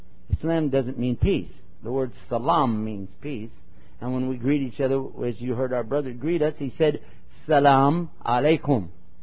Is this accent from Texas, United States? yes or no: yes; Texas, United States; I'm from Texas, sound like er.